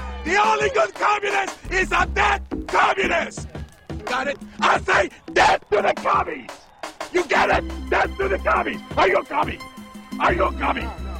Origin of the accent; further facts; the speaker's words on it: Nicaragua; now in United States; I am originally from Nicaragua, a runaway from communism.